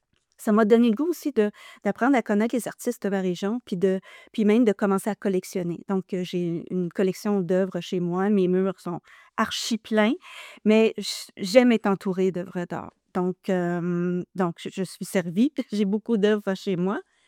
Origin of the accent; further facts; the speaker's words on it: Ontario, Canada; now in Gatineau, Canada; Je suis originaire de l'Est ontarien, j'habite à Gatineau depuis peut-être une trentaine d'années déjà.